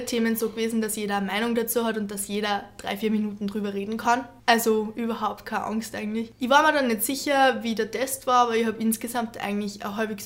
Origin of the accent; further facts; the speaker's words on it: Upper Austria, Austria; Ist eine sehr gute Schule bei uns in Oberösterreich, war die nächste zu meinem Heimatort.